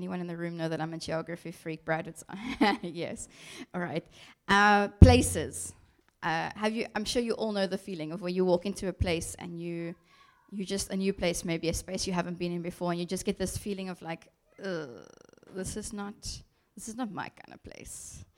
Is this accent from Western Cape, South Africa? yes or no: yes; Somerset West, Western Cape, South Africa; Not that I grew up in a very small place. I grew up in Somerset West, so a little bit out of the city.